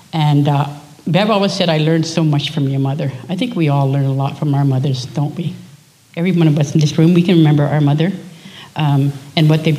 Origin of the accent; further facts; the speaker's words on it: Ontario, Canada; First of all, I'm from Ontario, Canada. And I grew up in the area where Bev's family had a camp. And I'm come from a family of 12 children.